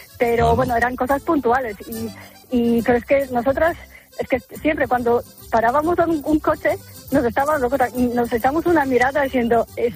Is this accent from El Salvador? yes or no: no; Poland; Spanish is a second language; moved away as an adult; now in Madrid, Spain; yo soy de Polonia, soy polaca.